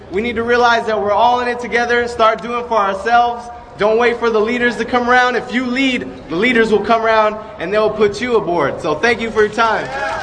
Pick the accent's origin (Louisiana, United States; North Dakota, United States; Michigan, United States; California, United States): California, United States; Modesto; I'm from the Central Valley, from Modesto. I went away, went to school. I came back